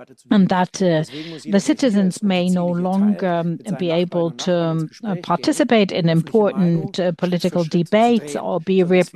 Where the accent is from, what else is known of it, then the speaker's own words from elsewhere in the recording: Baden-Württemberg, Germany; English is a second language; I'm from Baden-Württemberg, by the way, if you were interested or wondering.